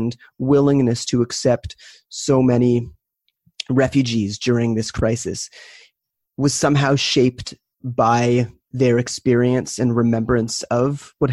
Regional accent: Canada; I'm from Canada

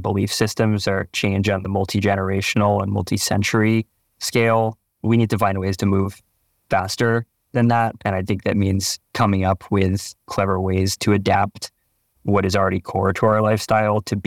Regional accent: Nantucket, Massachusetts, United States; I grew up on the East Coast in Massachusetts. I'm a Nantucketer, an island boy.

